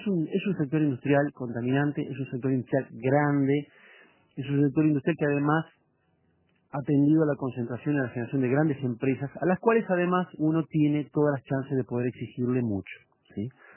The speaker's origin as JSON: {"language": "Spanish", "town": "Rosario", "region": "Santa Fe", "country": "Argentina", "said": "Yo soy de Rosario, que está a muy pocos kilómetros de Capitán Bermúdez, donde está Celulosa Argentina"}